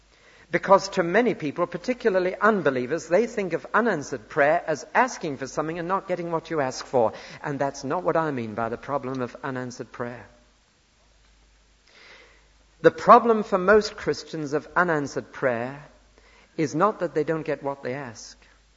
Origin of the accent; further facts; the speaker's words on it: North East England, United Kingdom; when he used to play rugby in the Northeast. He was, you know, the folk hero of my hometown.